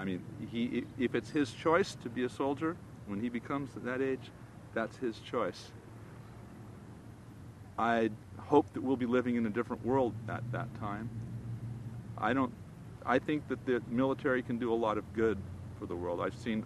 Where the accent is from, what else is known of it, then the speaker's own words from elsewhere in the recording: United States; I feel ashamed for being an American